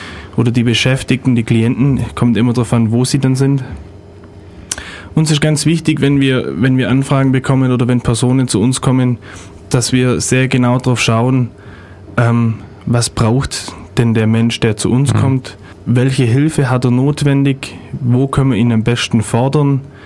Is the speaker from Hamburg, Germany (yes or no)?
no; Neu-Ulm, Bavaria, Germany; in Neu-Ulm, wo ich herkomme